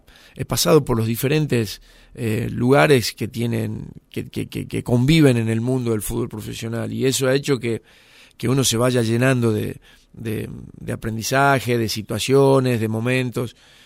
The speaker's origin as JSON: {"language": "Spanish", "country": "Argentina", "said": "quería en mi país poder ser entrenador y qué mejor que serlo en el equipo de mi ciudad."}